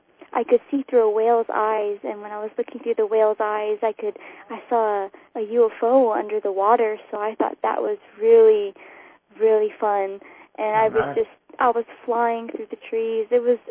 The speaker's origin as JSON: {"language": "English", "region": "Hawaii", "country": "United States", "said": "We're from Hawaii."}